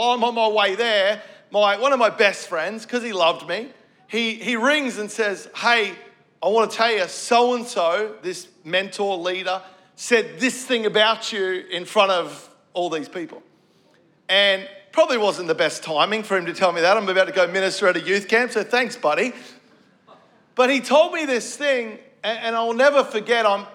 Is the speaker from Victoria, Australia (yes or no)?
yes; Melbourne, Victoria, Australia; because I grew up here in Melbourne.